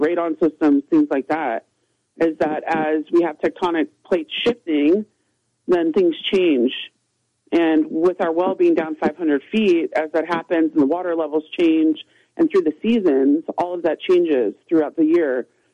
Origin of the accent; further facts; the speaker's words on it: California, United States; We're from California, right? So this isn't something we're used